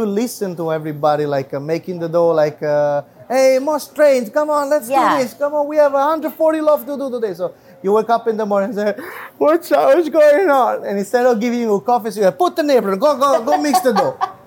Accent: Naples, Campania, Italy; English is a second language; even though I'm from Naples.

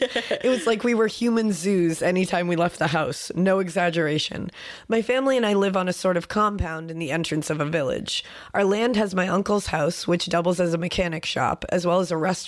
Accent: Washington, United States; I have very long hair and a fairly light skin since I'm from Washington and I get sunlight for like 3 days a year.

